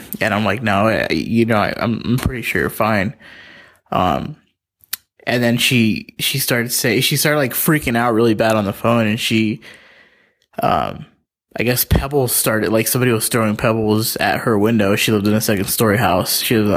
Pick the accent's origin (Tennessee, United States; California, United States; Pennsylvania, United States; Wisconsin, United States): California, United States; Palmdale; I'm from Palmdale, California.